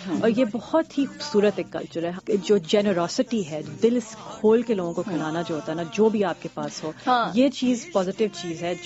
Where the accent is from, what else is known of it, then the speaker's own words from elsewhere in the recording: Karachi, Sindh, Pakistan; لیکن جب میں بچپن میں جب میں کراچی میں گرو اپ ہوئی تھی تو میرے کافی سب کزنز لاہور میں رہتے ہیں